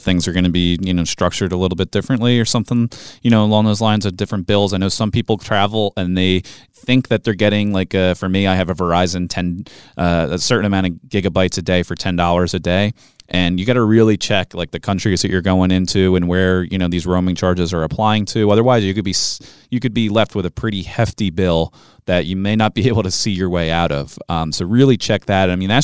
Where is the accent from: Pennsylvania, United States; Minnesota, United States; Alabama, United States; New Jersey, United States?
Pennsylvania, United States; Philadelphia; My family's from Philly. I grew up in the Philly area my entire life, and that's, you know, currently where I still live.